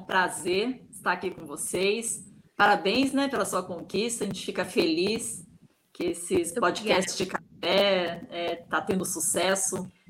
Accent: Forquilha do Rio, Espírito Santo, Brazil; eu sou da região do Caparaó, né, mais precisamente da Forquilha do Rio, né, é uma comunidade que fica entre Dores do Rio Preto e Espera Feliz, que é o município capixaba, onde eu estou

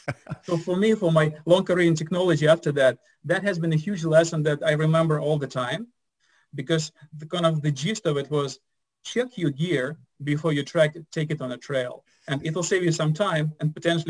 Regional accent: Russia; I grew up in Russia in a small town between Moscow and St. Petersburg.

